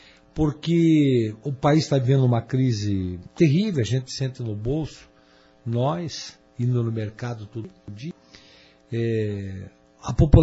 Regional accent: Matos Costa, Santa Catarina, Brazil; porque nós somos de Matos Costa, senhor doutor.

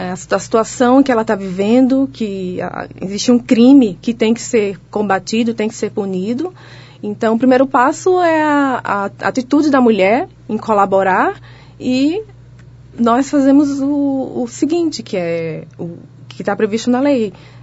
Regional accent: Recife, Pernambuco, Brazil; moved away as an adult; now in União da Vitória, Brazil; Bom, eu sou do Recife, onde eu morei praticamente minha vida inteira. O meu sotaque dá para perceber que eu não sou daqui, né, professor?

